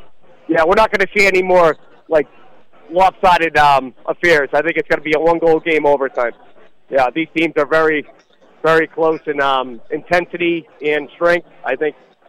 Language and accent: English; Charlestown, Massachusetts, United States; Yeah, like where I grew up in Charlestown, Mass, every kid grew up with a hockey stick and skates on their feet, probably 3 years old.